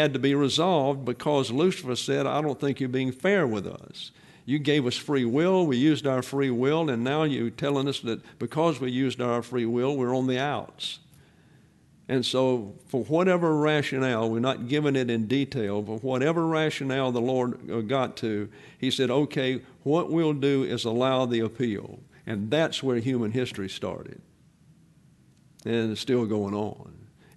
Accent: Alabama, United States; moved away; also born or lived in Texas, United States; I'm from Lower Alabama.

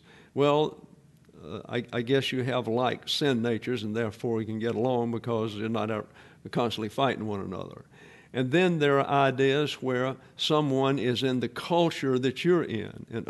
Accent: Southern US, United States; I'm just saying I don't understand it, because I'm from the South, and anything that has ice makes me nervous anyhow.

